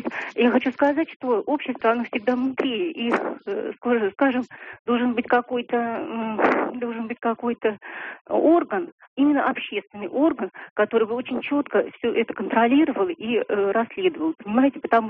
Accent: Moscow Oblast, Russia; из Подмосковья.

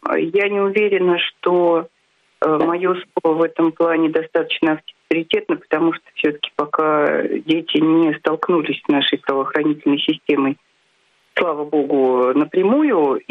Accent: Moscow, Russia; Здравствуйте … я из Москвы.

